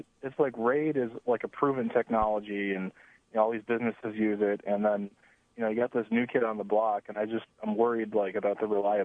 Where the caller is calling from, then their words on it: Pittsford, New York, United States; Pittsford.